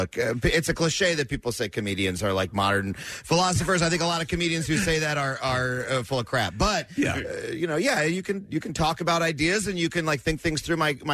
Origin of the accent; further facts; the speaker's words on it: New York, United States; I grew up on Long Island, yeah. And my dad, every 10 minutes driving into the city, quiet, I got to hear the traffic on the 8th.